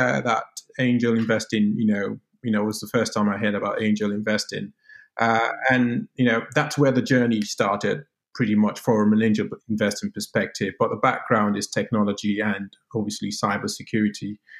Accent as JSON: {"language": "English", "country": "Nigeria", "lives_now": "United Kingdom", "said": "I'm Nigerian, born in the UK, but I've lived about, you know, 15 or so years of my life in Nigeria as well. So I've got a very good flavor of what Nigeria is like and growing up there. But I spent more of my life in the UK."}